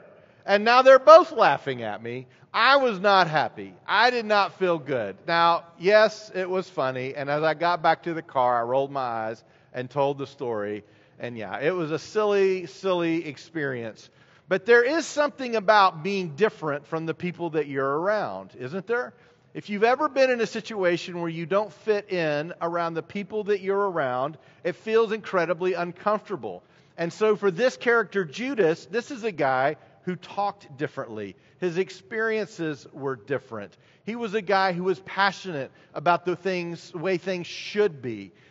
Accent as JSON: {"language": "English", "town": "Knoxville", "region": "Tennessee", "country": "United States", "tie": "born or raised there", "said": "I grew up in Knoxville, so not too far from here. I don't believe I have an accent. All of my northern friends tell me otherwise."}